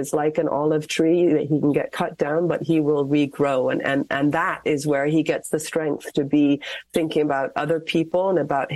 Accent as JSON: {"language": "English", "country": "Ireland", "tie": "born there", "said": "He's an Irish citizen because I was born in Ireland"}